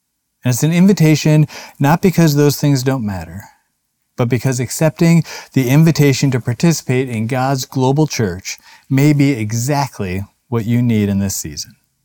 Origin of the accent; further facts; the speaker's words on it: Minnesota, United States; I grew up in Minnesota, we lived outside a small town in Minnesota, and I went to the school in town